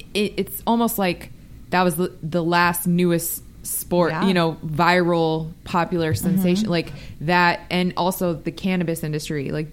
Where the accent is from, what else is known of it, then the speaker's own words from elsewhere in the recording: Las Vegas, Nevada, United States; I'm from being from Vegas